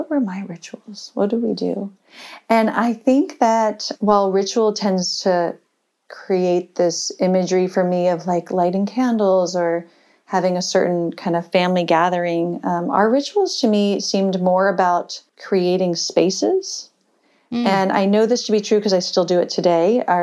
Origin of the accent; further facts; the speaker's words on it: East Coast, United States; now in California, United States; No, I think I was raised on the East Coast. I feel like I'm a East Coaster that moved to California, to the West Coast